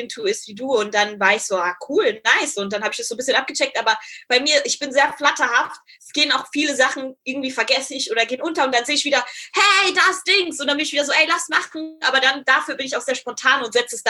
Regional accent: Nairobi, Kenya; wenn ich gesagt habe, ich bin in Nairobi groß geworden

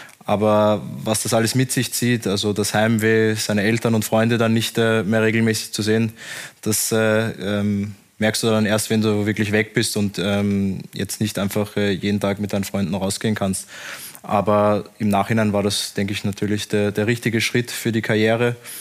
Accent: Vienna, Austria; ich bin in Wien groß geworden, habe mit 6 Jahren angefangen und dann bis 16 bei der Austria gespielt.

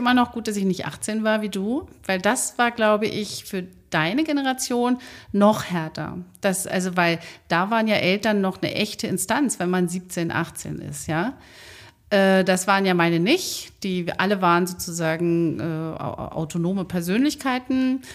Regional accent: Biesdorf, Berlin, Germany; also ich komme aus Biesdorf

